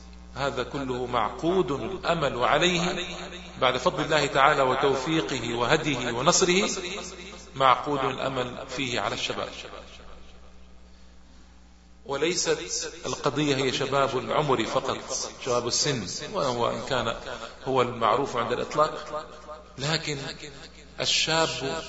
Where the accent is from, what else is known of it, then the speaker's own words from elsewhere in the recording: Hejaz, Saudi Arabia; خاصة عندنا بالحجاز